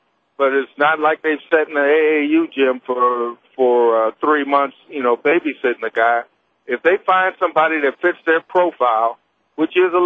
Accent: Kansas City, United States; I grew up in Kansas City

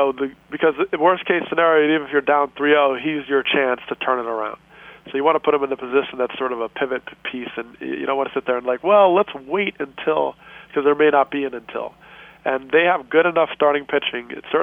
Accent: New Jersey, United States; We started at the church where I grew up in New Jersey.

